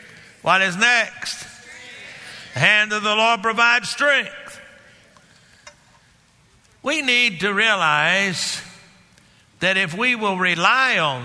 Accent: Texas, United States; But I'm from Texas, so that's what we say where I'm from. I think they say that up here in Oklahoma, too.

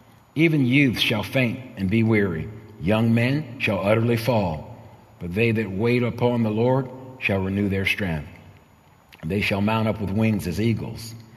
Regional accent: New Jersey, United States; also born or lived in Virginia; I'm from New Jersey, but I'd come here from Virginia.

